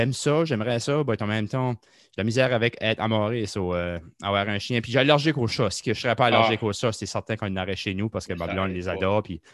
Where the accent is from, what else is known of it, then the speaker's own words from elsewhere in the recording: Saint-Antoine, New Brunswick, Canada; J'ai grandi à Saint-Antoine, qui est un petit village nord de Moncton, de peut-être 25 minutes de Moncton.